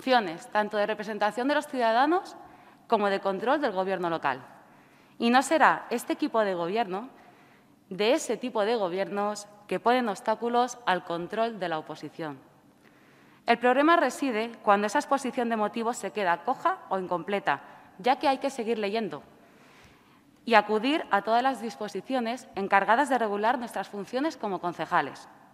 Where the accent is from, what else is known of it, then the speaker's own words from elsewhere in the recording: Spain; Nuestra Carta Magna debe ser nuestra hoja de ruta como españoles y máxime como concejales